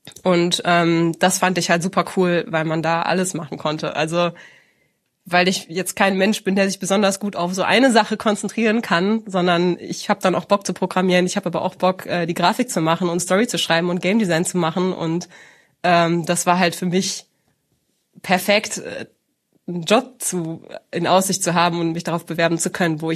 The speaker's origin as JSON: {"language": "German", "region": "Hesse", "country": "Germany", "tie": "born or raised there", "said": "Also ich bin im Odenwald aufgewachsen und das in Darmstadt ist ja die Hochschule Darmstadt, wo man das studieren kann."}